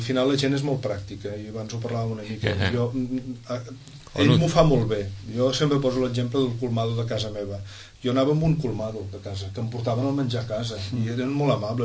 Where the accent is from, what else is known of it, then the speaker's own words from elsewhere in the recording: Barcelona, Catalonia, Spain; Soc del barri de Gràcia